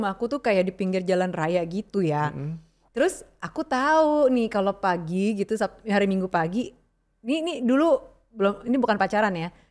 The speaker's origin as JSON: {"language": "Indonesian", "town": "Bekasi", "region": "West Java", "country": "Indonesia", "said": "Aku dari Bekasi, ini dari Jakbar, ketemunya di Jakpus"}